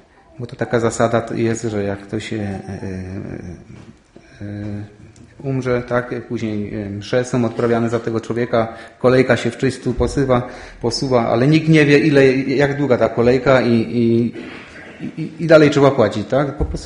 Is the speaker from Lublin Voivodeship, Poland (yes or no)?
no; Silesian Voivodeship, Poland; Pochodzę ze Śląska w sumie, a rodzeństwo miałem 6 osób